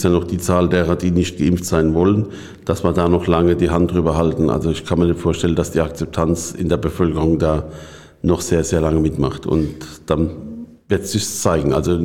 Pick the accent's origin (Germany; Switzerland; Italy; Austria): Germany; Oberursel, Hesse; also jetzt bezogen auf meinen Heimatort Oberursel.